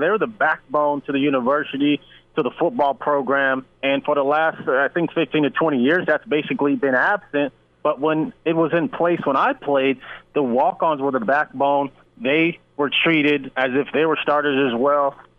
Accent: Los Angeles, California, United States; Well, I come from Los Angeles, so when I got to Nebraska, I mean, the cold temperatures, once they dropped to about 50 degrees, I was already freezing.

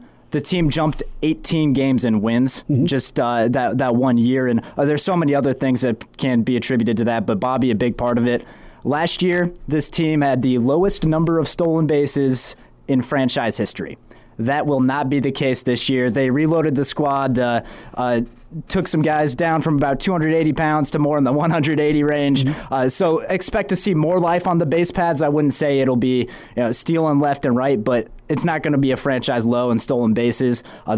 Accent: Lincoln, Nebraska, United States; professional baseball in Lincoln, at least, is back, and that's good. And you know, I'm getting back in my hometown after some time away

